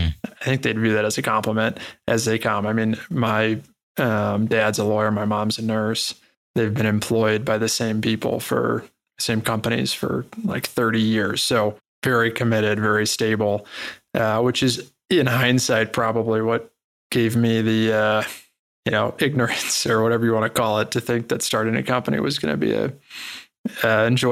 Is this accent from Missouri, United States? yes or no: yes; St. Louis, Missouri, United States; But no, I mean, growing up in St. Louis, Missouri, I pretty much wanted to be a professional baseball player.